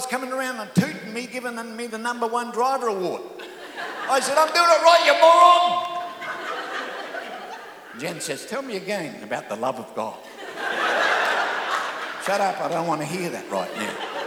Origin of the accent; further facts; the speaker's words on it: Darwin, Northern Territory, Australia; I'm from Darwin. I haven't even seen a freeway.